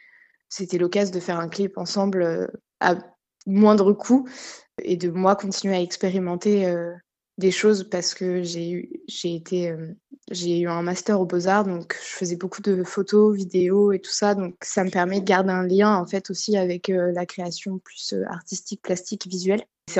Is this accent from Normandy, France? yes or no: yes; Évreux, Normandy, France; c'est vrai qu'à Évreux, c'est un peu mon terrier, quoi. C'est là où j'ai grandi.